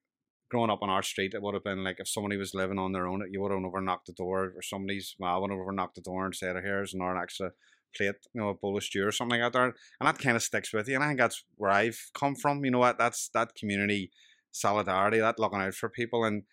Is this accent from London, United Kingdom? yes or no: no; Belfast, Northern Ireland, United Kingdom; You know, I grew up in Turf Lodge